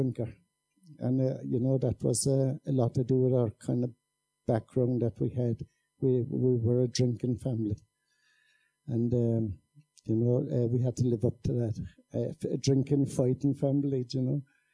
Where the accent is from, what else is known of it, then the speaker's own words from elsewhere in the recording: Kinsale, County Cork, Ireland; But I was born in Kinsale, and I was born to a pretty poor family.